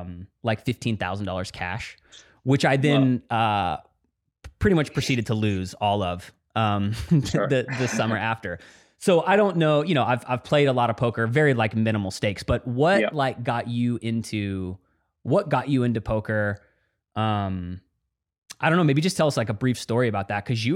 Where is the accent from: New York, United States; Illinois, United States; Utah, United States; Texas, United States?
Texas, United States; Dallas; I grew up in Dallas, Texas. And at the time there was just tons of poker rooms.